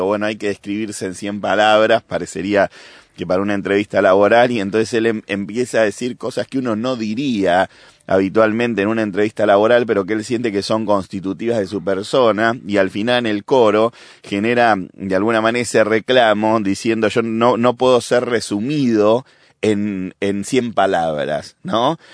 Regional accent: Argentina; Yo soy muy seguidor del rock nacional de mi país, Argentina, que tiene una larga tradición

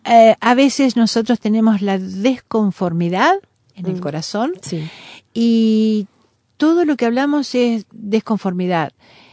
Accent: Basque Country, Spain; Yo como vasca me pongo muy brava.

